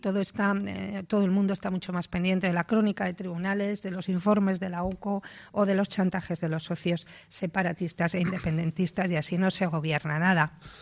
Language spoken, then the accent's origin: Spanish; Suances, Cantabria, Spain; que yo soy de Suances.